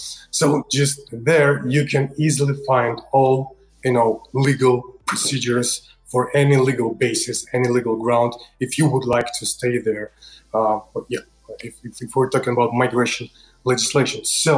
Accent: Moscow, Russia; I'm a Russian citizen. I'm from Moscow, right?

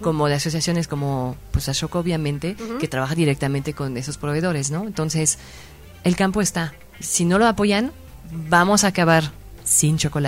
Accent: Belgium; Spanish is a second language; De Bélgica. De Bélgica.

